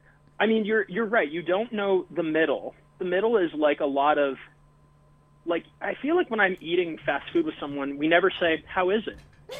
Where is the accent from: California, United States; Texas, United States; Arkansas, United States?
California, United States; Well, I'm going to be I'm from California, and so I have to say In-N-Out.